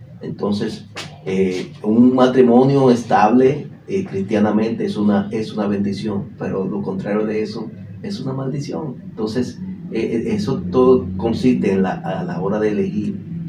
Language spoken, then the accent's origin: Spanish; Bonao, Monseñor Nouel, Dominican Republic; esa es una situación en mi pueblo natal, en Bonao, ¿verdad? Soy de Bonao, nacido y criado en Bonao.